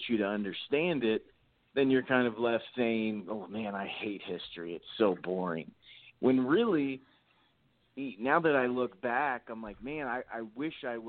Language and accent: English; Las Vegas, Nevada, United States; And mind you, I grew up in Las Vegas. It gets up to 120 degrees sometimes in the summer here.